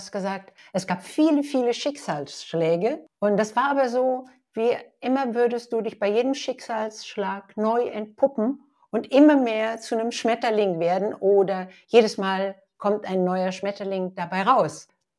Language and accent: German; Ludwigshafen, Rhineland-Palatinate, Germany; born there; Wir sind beide in Ludwigshafen am Rhein geboren und haben beide dort nie gelebt.